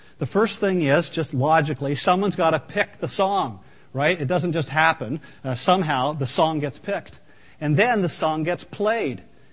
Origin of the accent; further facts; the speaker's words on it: Brockville, Ontario, Canada; growing up in Brockville, Ontario, and attending the First Presbyterian Church